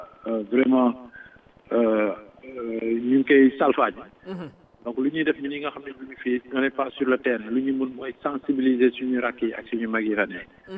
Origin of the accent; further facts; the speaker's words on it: Senegal; nous sommes tous des Sénégalais. Qu'est-ce que nous voulons dire, nous sommes Sénégalais.